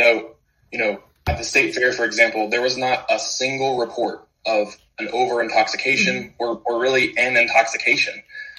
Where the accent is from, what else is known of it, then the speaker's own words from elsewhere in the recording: Kentucky, United States; born and bred in Bourbon Country. Our grandmother, Jim and I's grandmother, was literally born in the house that is now the Maker's Mark Visitor Center.